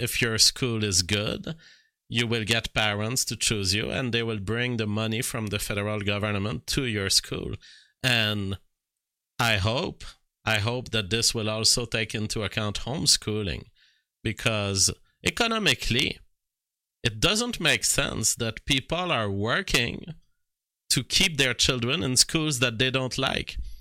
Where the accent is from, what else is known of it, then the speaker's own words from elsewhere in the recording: Canada; But as a Canadian creator, I must fight back.